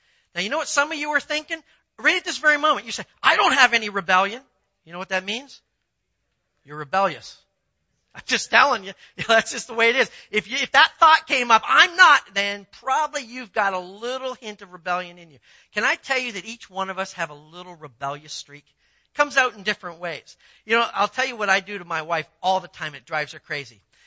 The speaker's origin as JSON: {"language": "English", "country": "Canada", "said": "I'm a Canadian. I'm not even supposed to know this."}